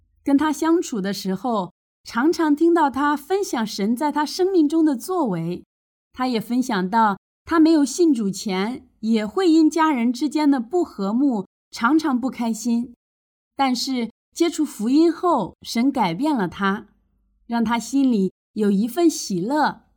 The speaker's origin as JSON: {"language": "Chinese", "region": "Guangdong", "country": "China", "tie": "born or raised there", "said": "我出生在广东一个普通的农民家庭，是家里最小的。我家以养鱼为生，方圆几里中就只有我们一家五口人"}